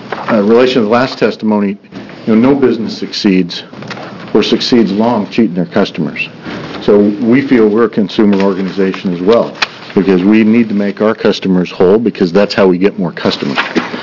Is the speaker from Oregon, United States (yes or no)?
yes; McMinnville, Oregon, United States; I'm from McMinnville.